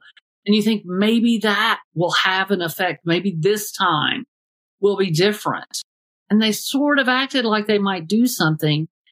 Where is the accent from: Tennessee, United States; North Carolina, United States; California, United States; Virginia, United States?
Tennessee, United States; Knoxville; I'm from Knoxville, Tennessee.